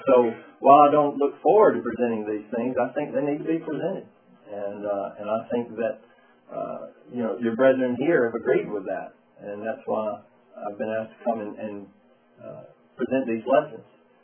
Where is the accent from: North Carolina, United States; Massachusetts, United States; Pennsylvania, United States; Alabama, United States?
Alabama, United States; First of all, I am from Alabama, and I know that sometimes us Southerners talk way too fast for you people up here in the North.